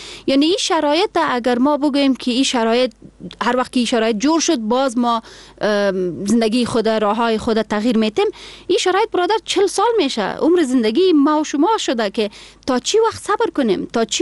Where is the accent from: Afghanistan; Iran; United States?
Afghanistan; کل ما افغان هستیم، باید فخر کنیم.